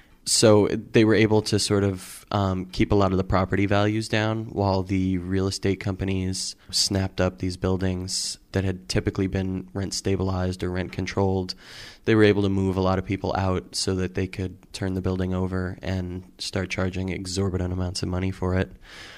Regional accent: Brooklyn, New York, United States; I grew up in Park Slope in Brooklyn in the 80s when it was being actively gentrified and crack was being heavily introduced to New York neighborhoods. My parents grew up there and their parents grew up there.

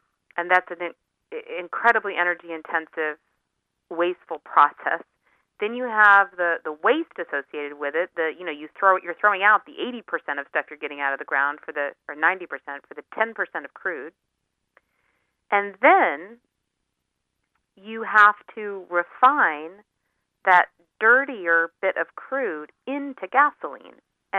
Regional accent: Colorado, United States; I'm originally from Colorado, many small towns across the West suffered the economic consequences

